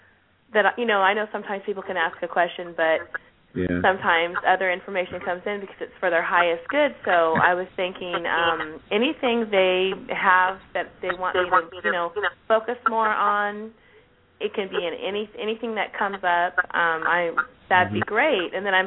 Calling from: California, United States; I'm calling from California.

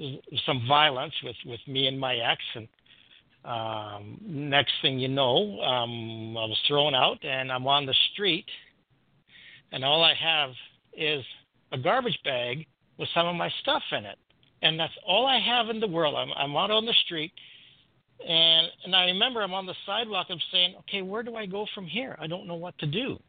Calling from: Canada; I'm calling from Canada.

